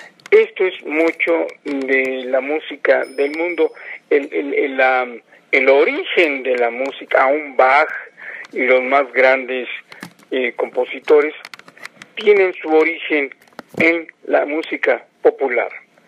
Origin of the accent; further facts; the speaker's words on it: Mexico; yo soy mexicano, soy latinoamericano